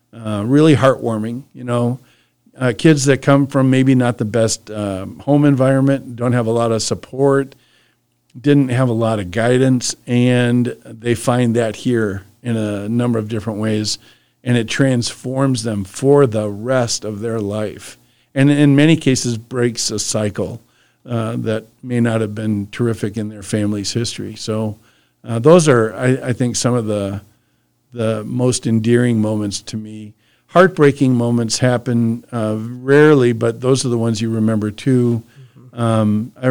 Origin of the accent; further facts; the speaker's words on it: Racine, Wisconsin, United States; I'm a born and raised cheesehead, right? I'm from Wisconsin, born in Wisconsin, went to school in Wisconsin, worked in Wisconsin. I watched the 1967 Ice Bowl with my dad as a 10-year-old in our rec room in Racine.